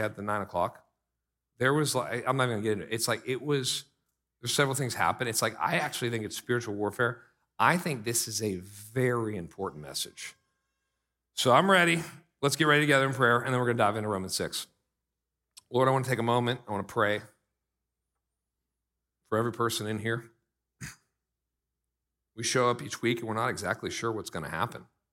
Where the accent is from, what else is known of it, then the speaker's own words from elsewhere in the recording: Pennsylvania, United States; I grew up in Pennsylvania. There's a place called Butner, though, okay?